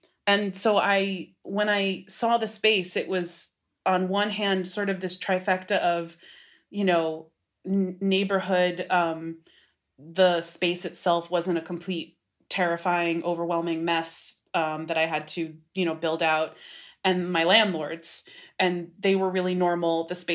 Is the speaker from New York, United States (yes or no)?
yes; Brooklyn, New York, United States; I wanted to be in Brooklyn for sure. I'm from Brooklyn.